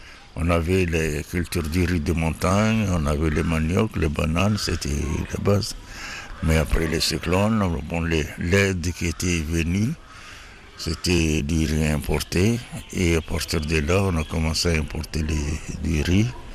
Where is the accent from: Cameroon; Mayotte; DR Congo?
Mayotte; Chikoni; je suis de Chikoni, Mayotte, et agriculteur, et né d'une famille agriculteur.